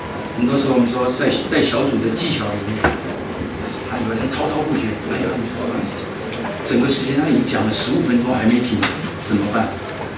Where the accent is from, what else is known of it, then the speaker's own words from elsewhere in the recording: China; 他觉得我们中国人讲欠他一份情，对不对？